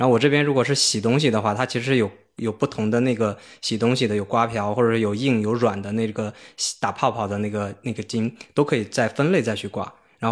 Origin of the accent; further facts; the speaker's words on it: China; 以前我们中国人是在院子里啊